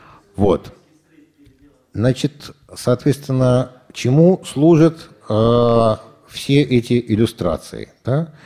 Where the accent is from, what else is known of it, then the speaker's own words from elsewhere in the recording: Saint Petersburg, Russia; Я вырос в Семенцах, на Подольской улице.